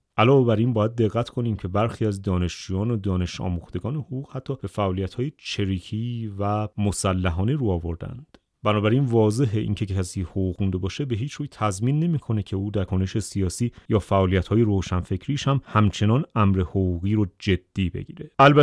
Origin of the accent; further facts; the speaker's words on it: Iran; برای من به عنوان یک ایرانی بسیار بسیار مهمه